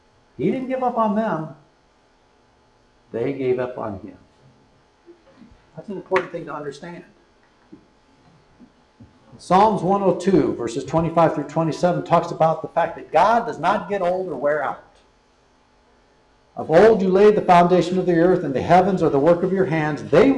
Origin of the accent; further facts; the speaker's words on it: Akron, Ohio, United States; I grew up in Akron, Ohio.